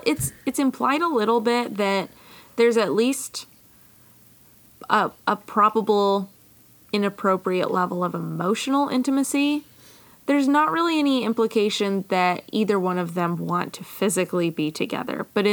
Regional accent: Midwest, United States; Courtney and I grew up in the Midwest around cornfields.

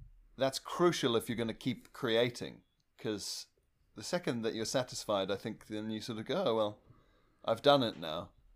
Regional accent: South Africa; now in United Kingdom; the only reason that I can do jokes about South Africa or being South African or anything in the UK

